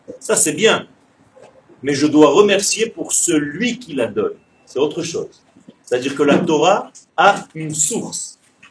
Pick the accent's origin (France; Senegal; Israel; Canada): Israel; Ashdod, Southern District; parce que je suis né en Israël, j'ai vécu la majorité de ma vie à Ashdod.